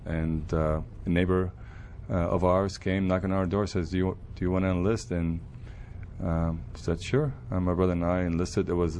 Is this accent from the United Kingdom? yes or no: no; Beirut, Beirut Governorate, Lebanon; now in United States; Beirut, Lebanon.